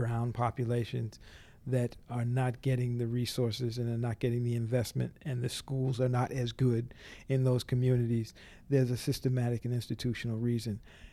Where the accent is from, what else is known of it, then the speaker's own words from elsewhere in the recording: Boston, Massachusetts, United States; I grew up in Roxbury in Boston, Massachusetts, and it became a very violent community.